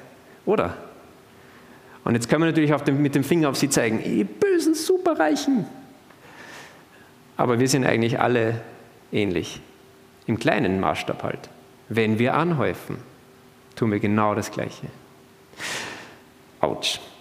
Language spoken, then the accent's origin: German; Austria; wir haben da eine kleine Disposition als Österreicher.